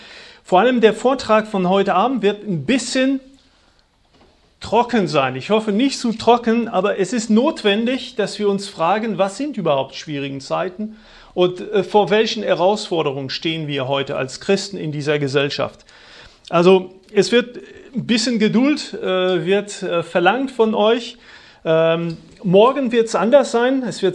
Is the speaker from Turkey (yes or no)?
no; France; German is a second language; now in Germany; Wie mein Name es erkennen lässt, ich komme aus Frankreich ursprünglich, lebe in Deutschland seit jetzt ein paar Jahrzehnten. Also ich denke, dass ich die Sprache relativ gut beherrsche